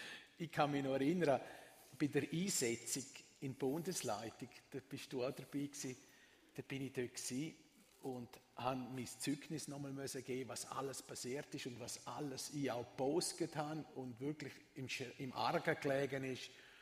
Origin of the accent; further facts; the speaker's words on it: Thusis, Graubünden, Switzerland; Also aufgewachsen bin ich in Thusis, im Bahnhofbüffet. Und meine Eltern haben das Bahnhofbüffet geführt und ich bin dort ein- und ausgegangen. Bin eigentlich quasi am Stammtisch aufgewachsen.